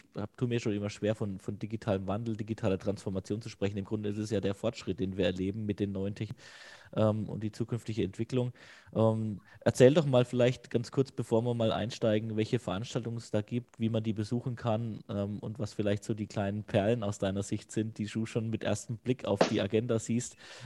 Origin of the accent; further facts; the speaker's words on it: Würzburg, Bavaria, Germany; Würzburg, ihr wisst, ich bin Würzburger